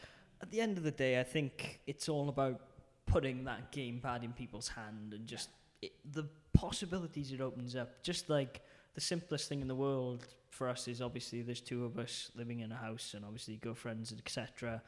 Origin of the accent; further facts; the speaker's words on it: Swansea, Wales, United Kingdom; now in Copenhagen, Denmark; I'm actually from Swansea, which is the wettest town in the UK, not Europe.